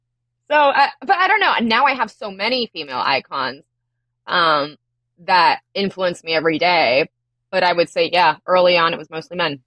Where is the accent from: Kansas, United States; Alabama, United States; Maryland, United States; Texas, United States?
Maryland, United States; Aspen Hill; I grew up specifically in Aspen Hill, which is mostly Black and Latino